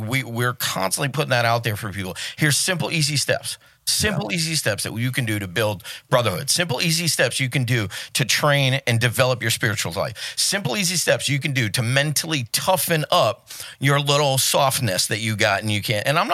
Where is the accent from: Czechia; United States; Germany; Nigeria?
United States; New England; Because we're from New England, we don't know how to be quiet.